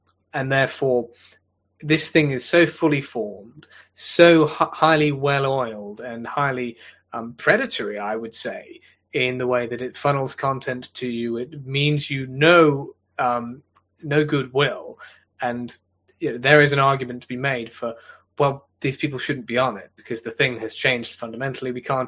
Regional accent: England, United Kingdom; I'm an Englishman first and a Christian second

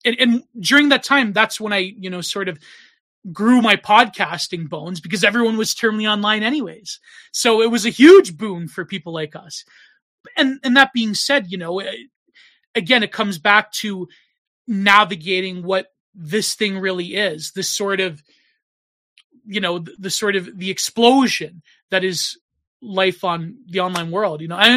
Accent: Canada; especially being a Canadian, I was treated like a second.

